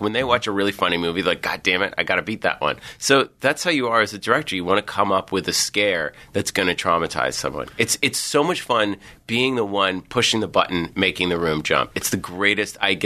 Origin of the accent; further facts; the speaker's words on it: Boston, Massachusetts, United States; I honestly, growing up in Boston, I was like, you're all lovely people, but I clearly am from Hollywood, and I'm an alien. I felt like such an alien growing up there.